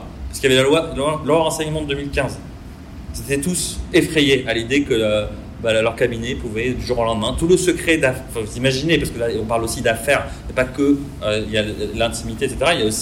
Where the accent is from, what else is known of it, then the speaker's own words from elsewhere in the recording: Marseille, Provence-Alpes-Côte d'Azur, France; moi je viens de la ville de Marseille, hein, je l'ai peut-être déjà dit